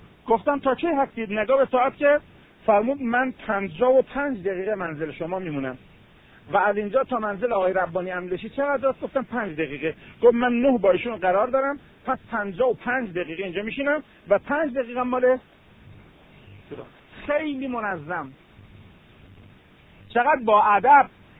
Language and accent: Persian; Iran; و خدا را شکر که ما ایرانی هستیم و از اول طرفدار خط اهل بیت بودیم.